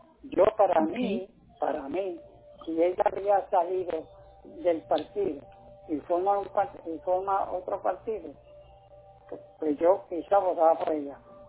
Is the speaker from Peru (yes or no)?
no; Puerto Rico; also born or lived in United States; yo soy puertorriqueño, vivo en Puerto Rico. Y el que nace en un sitio, la mayoría de las veces muere ahí. Y yo pues decidí volver a Puerto Rico.